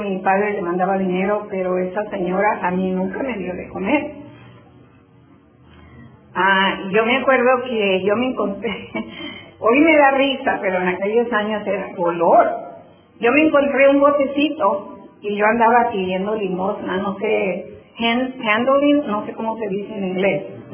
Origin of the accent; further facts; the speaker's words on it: Mexico; born there; Miren, yo nací en México